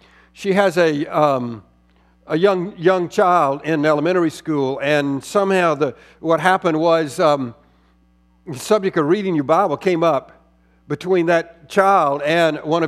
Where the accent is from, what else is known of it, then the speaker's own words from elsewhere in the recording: Orangeburg, South Carolina, United States; I can remember growing up in Orangeburg, South Carolina, as a child in elementary school.